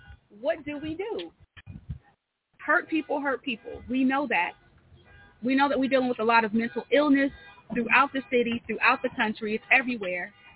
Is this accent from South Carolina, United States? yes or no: no; Fresno, California, United States; It's always good to be back in the neighborhood where I grew up at in Golden West Fresno, 93706.